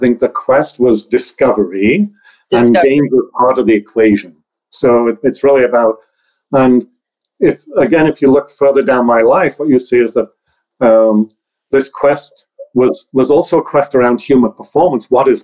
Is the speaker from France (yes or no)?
no; Liverpool, North West England, United Kingdom; I grew up in Liverpool, England, and I was the youngest of 3 brothers.